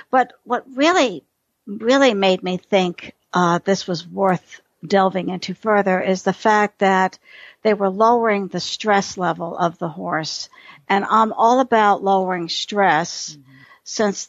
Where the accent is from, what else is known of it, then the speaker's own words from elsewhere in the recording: New York City, New York, United States; I'm a city girl. I grew up in New York City. I didn't know where milk came from.